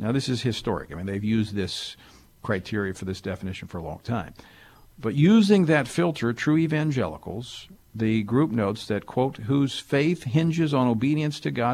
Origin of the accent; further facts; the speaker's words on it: Louisiana, United States; I was in back in my home state of Louisiana last night to participate in the caucuses